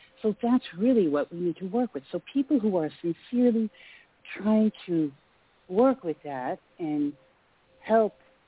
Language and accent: English; San Diego, California, United States; Hi, Bill Murray and Carol and Kim. … from San Diego.